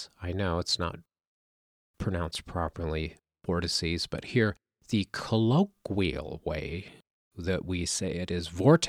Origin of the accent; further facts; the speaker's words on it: Sedona, Arizona, United States; it would be my pleasure to show you around my hometown and introduce you to this spectacular and mysterious Sedona.